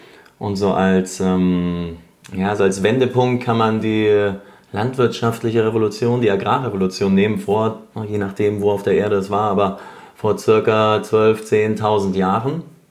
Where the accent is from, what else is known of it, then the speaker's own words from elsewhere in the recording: Bayreuth, Bavaria, Germany; now in Munich, Germany; leistungsmäßig dann betrieben noch in Bayreuth, in meiner Heimatstadt. Und dann bin ich nach München